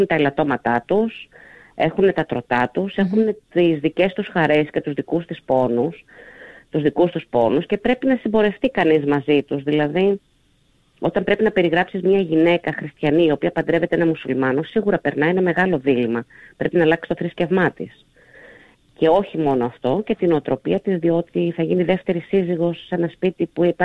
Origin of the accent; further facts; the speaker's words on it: Athens, Attica, Greece; born there; μου είναι από τα Τρίκαλα. Ο πατέρας μου είναι από τη Σκόπελο. Mm-hmm. Γι' αυτό και το πρώτο μου βιβλίο ήταν να αναφερόταν σε Σκόπελο. Εγώ έχω γεννηθεί στην Αθήνα, αλλά το αίμα δεν πάβει ποτέ να κυλάει στις φλέβες κάποιου. Είναι οι ρίζες του.